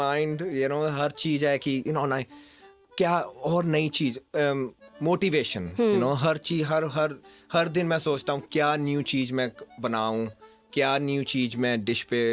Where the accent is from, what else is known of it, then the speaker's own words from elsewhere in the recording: India; now in Australia; मैं हमेशा कहता हूँ कि मैं इंडिया से हूँ पर मेरा घर अब ऑस्ट्रेलिया है